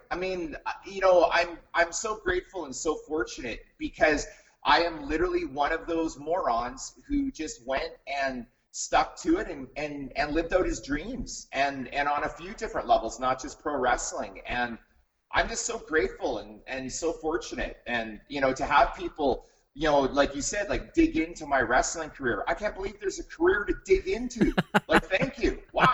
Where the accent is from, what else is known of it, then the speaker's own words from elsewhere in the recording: Western Canada, Canada; also born or lived in Saskatchewan, Canada / Alberta, Canada; I grew up in Western Canada. And it's Saskatchewan and Northern Alberta is where I grew up.